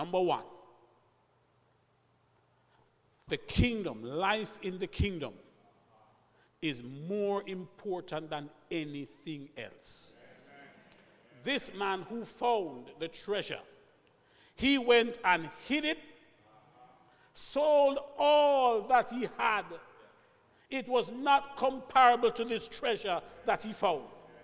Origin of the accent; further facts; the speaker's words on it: Jamaica; I'm still a Jamaican.